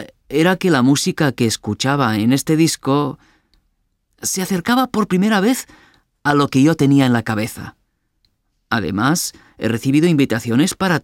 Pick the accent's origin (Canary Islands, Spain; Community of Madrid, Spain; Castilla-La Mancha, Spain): Canary Islands, Spain; born there; Mira, yo nací en las Islas Canarias, así que siempre había vivido con sus ritmos tradicionales